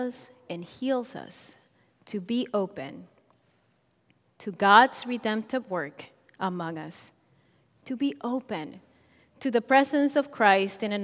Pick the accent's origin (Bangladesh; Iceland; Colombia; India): Colombia; English is a second language; now in United States; I didn't grow up with these foods, but I love them. I grew up in Colombia, and the food there is very different.